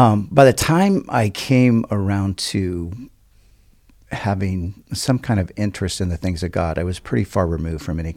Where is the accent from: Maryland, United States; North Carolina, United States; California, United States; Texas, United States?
California, United States; Yeah, I grew up in the Southern California surf culture